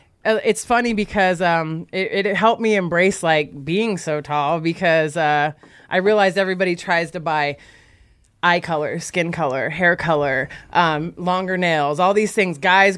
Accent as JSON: {"language": "English", "town": "Tacoma", "region": "Washington", "country": "United States", "said": "I'm from Tacoma, Washington."}